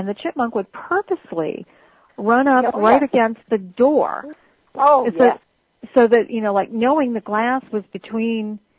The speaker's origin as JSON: {"language": "English", "region": "New England", "country": "United States", "also_born_or_lived": "California", "said": "Well, I was from New England originally and had always wanted to settle here. And when I had moved to California, I regretted it when I got there. It just wasn't the right place, but I stayed 14 years."}